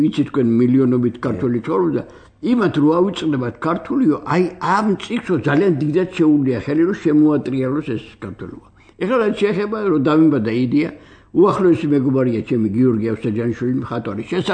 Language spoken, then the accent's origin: Georgian; Guria, Georgia; ეხლა ბუნები ცოტა დაუდგრომელი კაცი ვარ და გურული ვარ